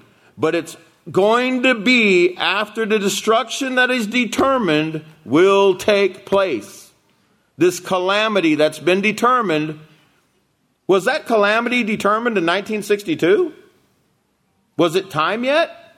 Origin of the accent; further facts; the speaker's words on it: Alaska, United States; I'm from Alaska. He's from Nebraska.